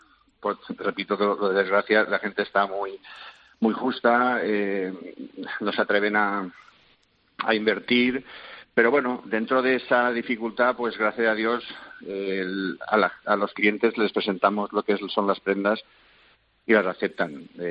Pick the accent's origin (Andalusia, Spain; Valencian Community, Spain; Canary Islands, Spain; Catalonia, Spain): Valencian Community, Spain; Alcoy; de donde somos nosotros, que somos de Alcoy